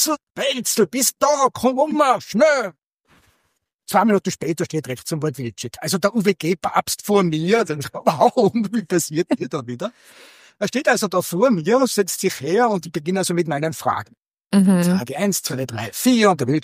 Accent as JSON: {"language": "German", "region": "Tyrol", "country": "Austria", "said": "Ich komme aus der Tiroler Provinz mit einer angefangenen Dissertation"}